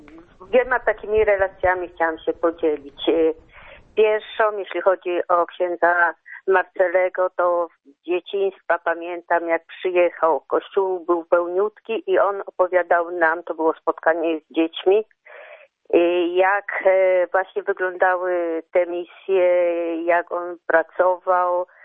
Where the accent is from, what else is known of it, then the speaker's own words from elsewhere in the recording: Końskie, Świętokrzyskie Voivodeship, Poland; pochodzę właśnie z parafii świętego Mikołaja z Końskich.